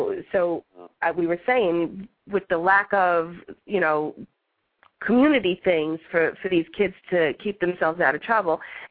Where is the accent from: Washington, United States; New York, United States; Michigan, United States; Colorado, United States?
New York, United States; Yonkers; now in Hamburg, United States; I'm from Yonkers, but I live in a little town outside of Buffalo now, Hamburg.